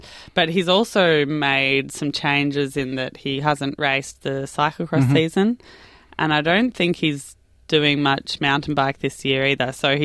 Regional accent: Australia; as Aussie fans

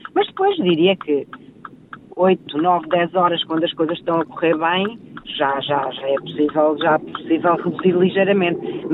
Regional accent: Lisbon, Portugal; moved away as an adult; also born or lived in Mozambique; now in Australia; eu nasci em Moçambique, mas vivi em Lisboa.

